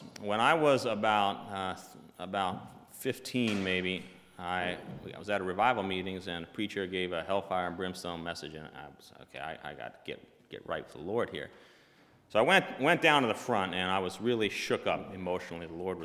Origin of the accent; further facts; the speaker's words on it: Durlock, Pennsylvania, United States; born there; I was born in Durlock, Pennsylvania. Some of you may know where that is. It's a tiny little town in Lancaster. In 1977, and I was the third child